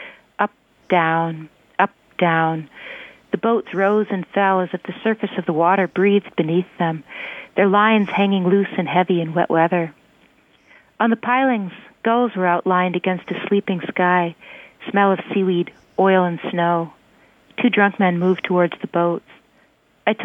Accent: Fairbanks, Alaska, United States; I was born in Alaska on a homestead outside Fairbanks, which was pretty remote in those days.

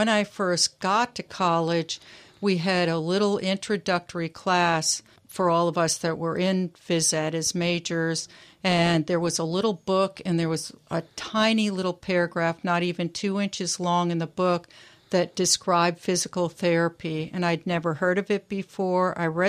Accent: New Hampshire, United States; also born or lived in Massachusetts; now in Port Townsend, United States; No, I was raised in New England. In New Hampshire for most of my life. I was born in Massachusetts

